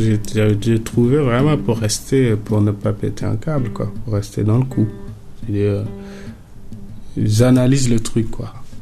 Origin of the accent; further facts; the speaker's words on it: Brussels, Belgium; De Bruxelles.